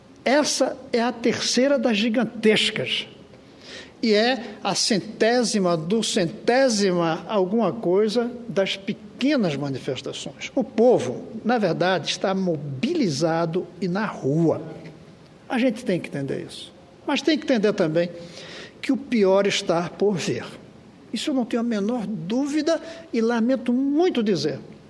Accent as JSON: {"language": "Portuguese", "region": "Northeast Region", "country": "Brazil", "said": "Eu, como nordestino, adoro tapioca."}